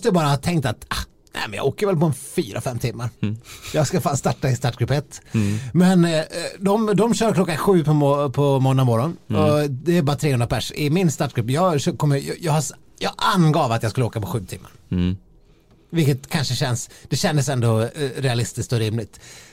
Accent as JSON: {"language": "Swedish", "region": "Dalarna County", "country": "Sweden", "said": "Jag har de 3-4 gångerna jag har varit hemma i Dalarna under vintern och haft med mig skidorna"}